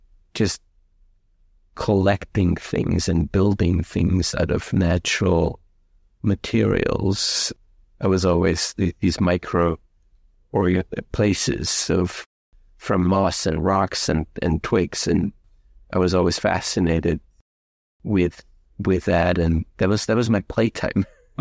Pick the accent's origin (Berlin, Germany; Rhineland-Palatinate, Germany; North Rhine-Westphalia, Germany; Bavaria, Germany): Bavaria, Germany; I grew up in the foothills of the Alps and in Bavaria on a farm that's about a mile and a half outside of a village of 3,000 people, and about an hour and a half outside of Munich, close to the Austrian border, very rural Germany.